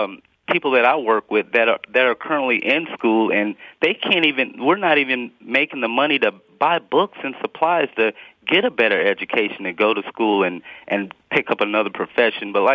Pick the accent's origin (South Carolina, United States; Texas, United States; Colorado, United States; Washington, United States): South Carolina, United States; Columbia; now in Missouri, United States; I'm from Columbia, South Carolina as well. I was surprised to hear that. I was born and raised in Columbia, mm-hmm. and I live in Missouri now.